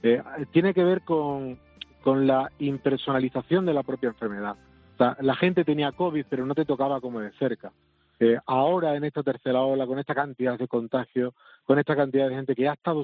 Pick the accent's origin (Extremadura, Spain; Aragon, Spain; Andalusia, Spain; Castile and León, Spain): Extremadura, Spain; yo creo que todo tiene que ver con los familiares que somos los extremeños